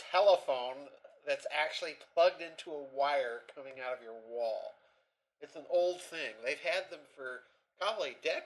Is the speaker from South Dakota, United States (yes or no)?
yes; Sioux Falls, South Dakota, United States; also born or lived in Arkansas / Oklahoma / Oxford, England; I was born in Sioux Falls.